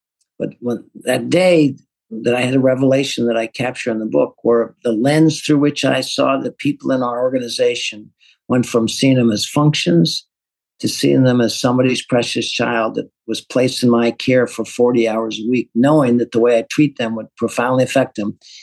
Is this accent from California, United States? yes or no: no; St. Louis, Missouri, United States; I'm an accountant from North St. Louis, running manufacturing.